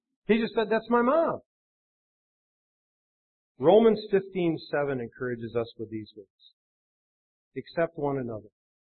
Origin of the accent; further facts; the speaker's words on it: Portage, Michigan, United States; I was raised in the 60s when racial tension was high. I was raised in the Kalamazoo area, in Portage in particular.